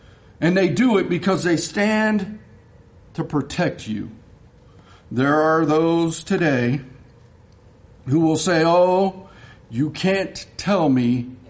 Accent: Texas, United States; I love Dr. Pepper. I grew up in Texas.

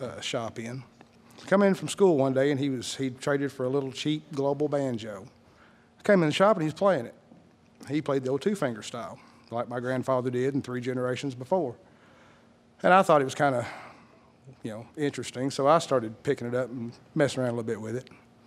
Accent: Kentucky, United States; also born or lived in Memphis; My dad was in the Navy for 20 years, retired in 85, and he's originally from Kentucky. I was born in Memphis while he was stationed there. So in 85, when he retired, we moved back to Kentucky

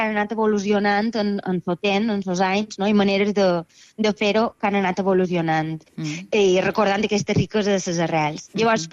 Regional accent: Consell, Balearic Islands, Spain; nosaltres tots som de Consell

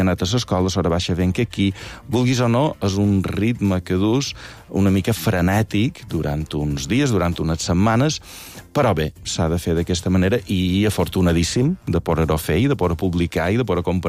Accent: Santanyí, Balearic Islands, Spain; Jo vaig en el meu poble de socialitzar. La gent de Santanyí, un temps anaves a la plaça i trobaves gent de Santanyí.

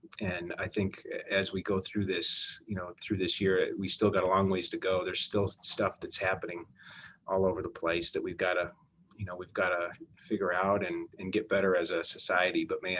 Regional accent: Wyoming, United States; I grew up in Wyoming and we had no diversity. Everyone looked like me, everyone thought like me, everyone was raised the same.

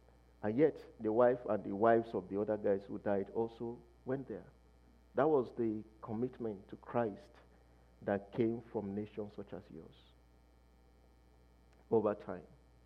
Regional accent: Nigeria; I mean, you know, we come from Nigeria. Nigeria is in Africa.

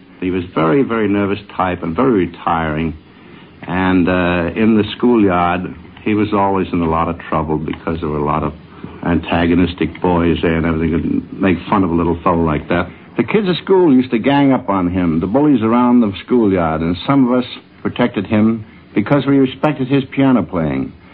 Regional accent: Elmhurst, New York, United States; Well, it just happened that I was brought up in Elmhurst, Long Island, with Jerome Kern.

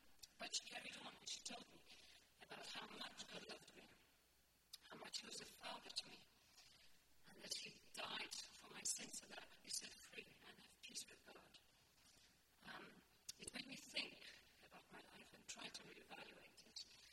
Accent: Poland; I grew up in Poland and in a nominal Catholic family during the communist regime.

